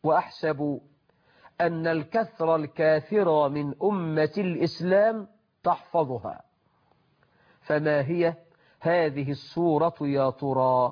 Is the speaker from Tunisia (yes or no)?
no; Egypt; بلدنا مصر